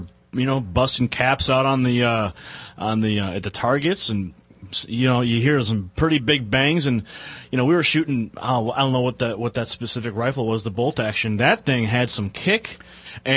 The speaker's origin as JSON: {"language": "English", "town": "Chicago", "region": "Illinois", "country": "United States", "tie": "born or raised there", "said": "out in Chicago, that's just something you don't see. I mean, people have been trained so much up there to fear guns and to be, you know, just to, at least in the cultures that I've grown up"}